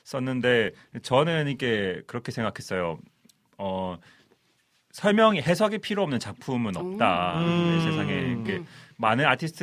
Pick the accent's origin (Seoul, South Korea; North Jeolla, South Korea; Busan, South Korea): Busan, South Korea; 예 되게 저는 부산 출신입니다